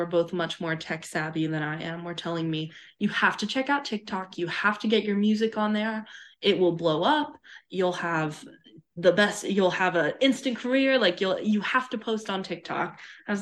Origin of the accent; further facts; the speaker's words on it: Columbia, South Carolina, United States; now in Nashville, United States; I'm from Columbia, South Carolina, more specifically, Brentwood, which is a tiny town just outside of Columbia.